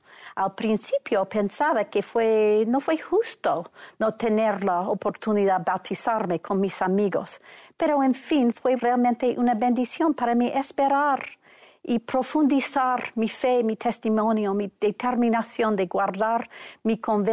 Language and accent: Spanish; Salt Lake City, Utah, United States; Nací en los Estados Unidos, en Lago Salado, en el centro de la iglesia, pero mi padre también era presbiteriano y mi madre menos activa.